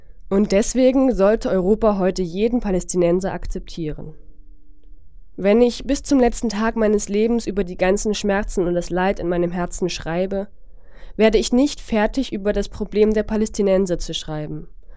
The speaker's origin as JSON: {"language": "German", "country": "Lebanon", "moved": "yes", "lives_now": "Germany", "said": "Die Gründe, warum ich nach Deutschland geflohen bin, die Gründe, die mich gezwungen haben, meine Heimat, meine Eltern und meine Familie, meine ganzen Bekannten und Freunde, die Luft, die ich atme, zu verlassen, sind viele."}